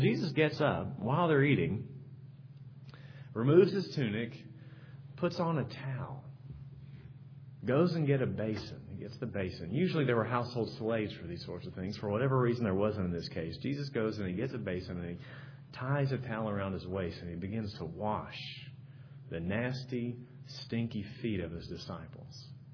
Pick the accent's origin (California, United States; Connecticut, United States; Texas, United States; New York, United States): Texas, United States; also born or lived in Louisville; Now, I'm from Texas, so I love Tex-Mex.